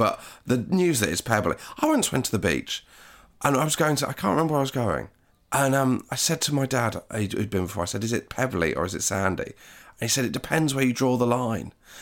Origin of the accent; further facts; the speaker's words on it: East Midlands, United Kingdom; I am from the East Midlands.